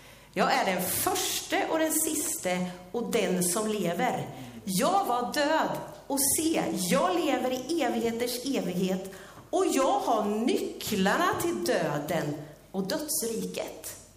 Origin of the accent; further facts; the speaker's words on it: Sweden; Vet inte om det var för att vi är svenskar eller inte